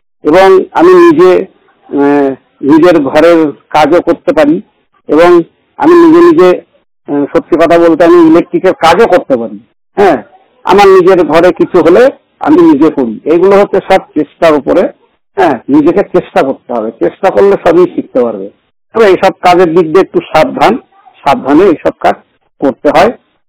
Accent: Gaighata, West Bengal, India; now in Barasat, India; আমার দেশের বাড়ি গায়েঘাটা রামপুর, ওখানেই আমার জন্মস্থান, ওখানেই আগে আমি থাকতাম

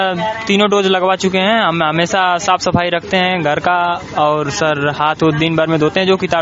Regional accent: Manuapur, India; मनुआपुर के रहने वाले हैं, हम निवासी।

